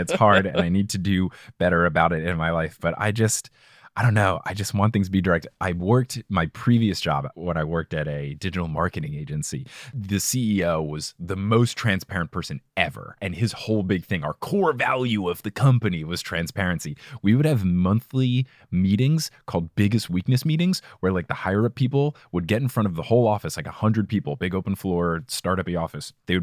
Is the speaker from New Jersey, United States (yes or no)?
yes; New Jersey, United States; I grew up in New Jersey, which is a very, you tell people how you feel, and it's very clear